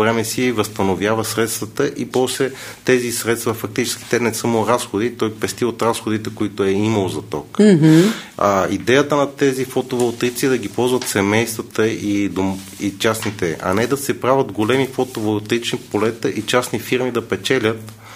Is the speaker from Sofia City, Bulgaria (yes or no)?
yes; Sofia, Sofia City, Bulgaria; born there; also born or lived in Germany; Роден съм в София.